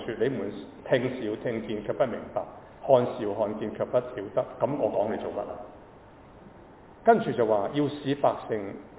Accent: Hong Kong; 用回即是我們香港人的，你現在玩我

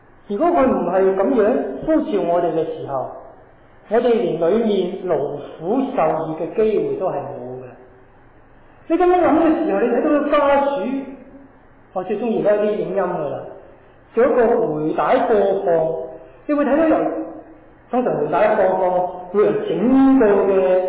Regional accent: Hong Kong; 我哋香港人有句说话，人搵工，工搵人

